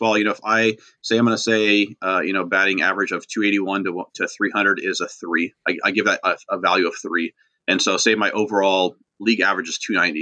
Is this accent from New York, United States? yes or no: yes; New York, United States; which is based upon where I grew up in New York originally, three small counties.